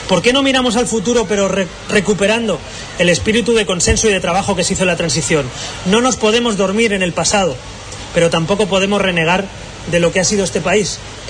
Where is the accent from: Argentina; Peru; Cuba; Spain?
Spain; Catalonia; Entré en política básicamente para defender la igualdad en mi tierra, en Cataluña, para defender que un andaluz, un catalán, un madrileño son iguales. Entré en política para seguir siendo catalán, español y europeo.